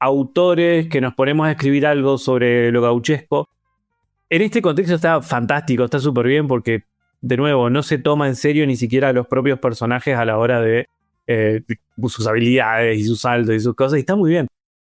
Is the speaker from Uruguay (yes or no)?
yes; Uruguay; moved away; Como criollista uruguayo migrado del Río de la Plata.